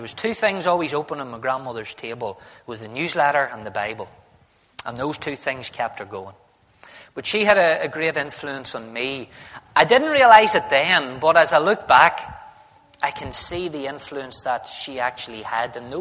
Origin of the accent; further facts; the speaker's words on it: Markethill, Northern Ireland, United Kingdom; I am an only child. I come from Market Hill originally.